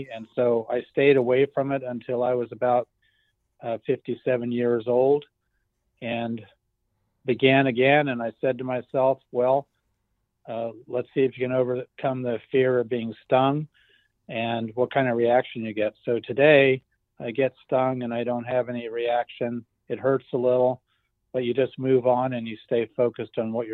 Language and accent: English; Germany; also born or lived in Switzerland; I grew up in Germany and Switzerland